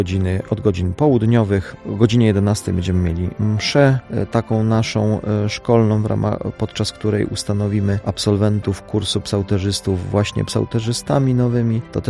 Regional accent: Opole Voivodeship, Poland; bo ja też pochodzę z ziemi głubczyckiej

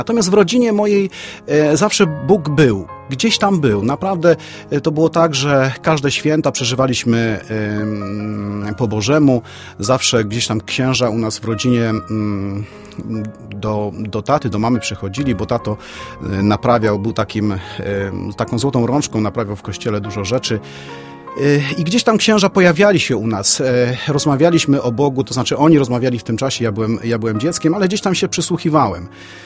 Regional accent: Trzeboszowice, Opole Voivodeship, Poland; also born or lived in Paczków; pochodzę z rodziny wiejskiej. Urodziłem się w miejscowości Paczków, ale pochodzę z Trzeboszowic. To jest miejscowość niedaleko od miejsca zamieszkania mojego w tym momencie, w Odmuchowa. To jest około 7 kilometrów.

